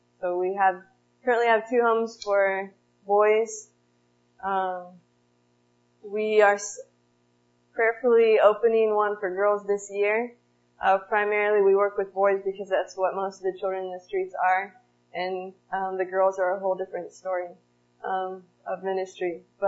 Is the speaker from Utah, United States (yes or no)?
no; Massey, Indiana, United States; now in Zambia; I grew up in the Massey, Indiana area. I'm a missionary in Zambia